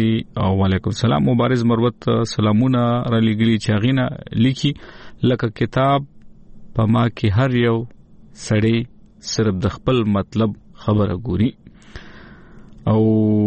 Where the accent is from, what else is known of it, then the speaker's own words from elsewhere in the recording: Khost, Afghanistan; زه د خوست یم